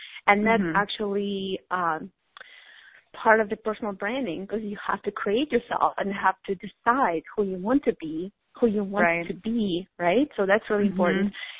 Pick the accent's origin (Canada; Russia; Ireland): Russia; now in United States; I grew up in, not in the United States of America. I grew up in Russia, so it was kind of a big deal.